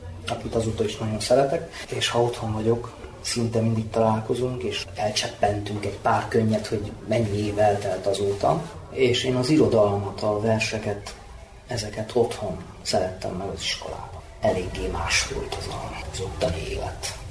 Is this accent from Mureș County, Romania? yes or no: yes; Reghin, Mureș County, Romania; Erdélyben voltak, Szászrégenben, ahol én születtem, és akkor ott éltem.